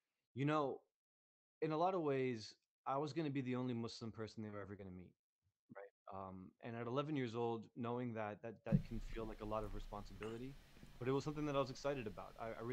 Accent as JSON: {"language": "English", "town": "Newark", "region": "New Jersey", "country": "United States", "tie": "born or raised there", "said": "growing up in Newark, New Jersey, being able to interact with city people"}